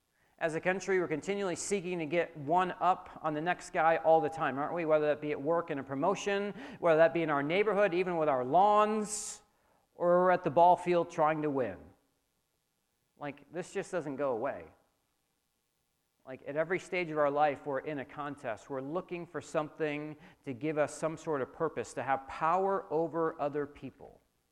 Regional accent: New York, United States; He goes to the Madison Square Garden. I'm from New York, okay?

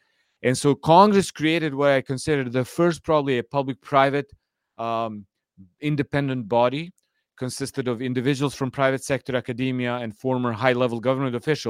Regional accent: Kosovo; English is a second language; now in United States; I grew up in Kosovo, and my family wouldn't be alive if it wasn't for the U.S. military and the action that U.S. military took in 1999 against Serbian forces in Kosovo.

